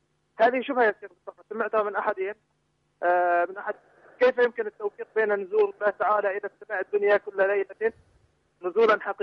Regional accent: Syria; من سوريا.

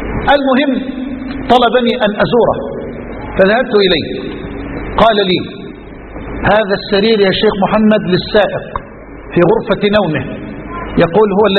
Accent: Egypt; قصة رجل عندنا في مصر من الأغنياء

